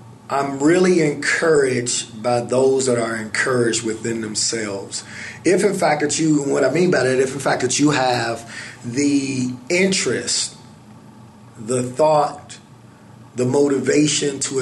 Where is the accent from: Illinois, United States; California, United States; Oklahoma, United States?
Illinois, United States; Chicago; Well, I mean, I'm from the city of Chicago. Go Bears, go Bulls, go Sox, and Blackhawks. So, I come up in a primarily dominant African-American, Hispanic community.